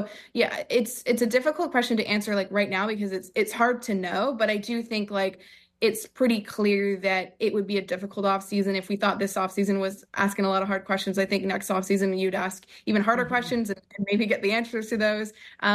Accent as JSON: {"language": "English", "town": "Toronto", "region": "Ontario", "country": "Canada", "tie": "born or raised there", "said": "I obviously remember, I grew up in Toronto, was raised"}